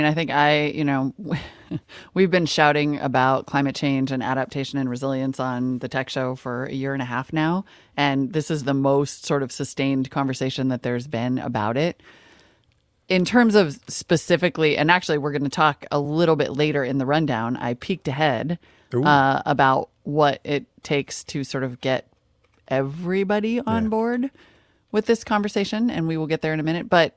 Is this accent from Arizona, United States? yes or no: no; Montana, United States; that was a conversation I grew up having in Montana.